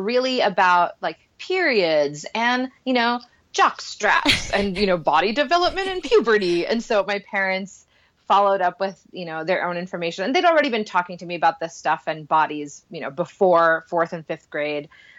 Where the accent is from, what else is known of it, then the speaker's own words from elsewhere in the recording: Puerto Rico; English is a second language; I grew up in Puerto Rico, so that wasn't our first language